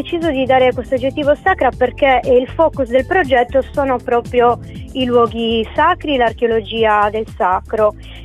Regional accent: Sardinia, Italy; da sardi in genere che si occupano della promozione del territorio e del suo patrimonio archeologico

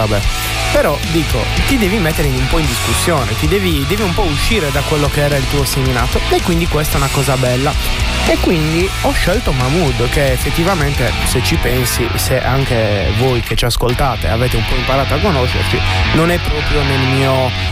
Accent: Sardinia, Italy; abbiamo una nostra identità che dobbiamo preservare e che è giusto che venga, insomma, amministrata da sardi, per i sardi e con i sardi.

